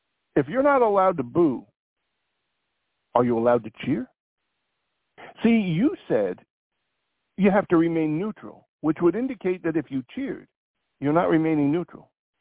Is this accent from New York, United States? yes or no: yes; New York, United States; here in my home state of New York, Letitia James was roundly booed by firefighters here in New York City.